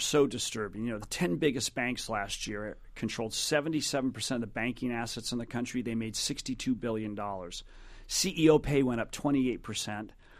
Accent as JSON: {"language": "English", "town": "Sacramento", "region": "California", "country": "United States", "tie": "born or raised there", "said": "In my home state, you know, in Sacramento, my home city, almost 50% of the homes are underwater."}